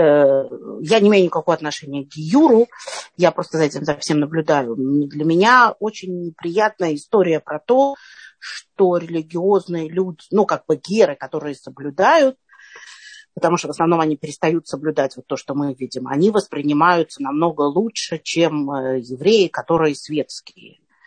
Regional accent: Saint Petersburg, Russia; Я только из Санкт-Петербурга, нет такого города Питер.

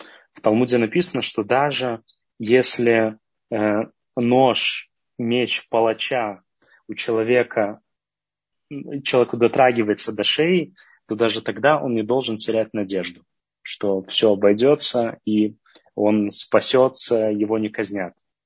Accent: Minsk, Belarus; born there; я родился в Беларуси, в Минске, и будучи учеником, если я не ошибаюсь, 6 класса

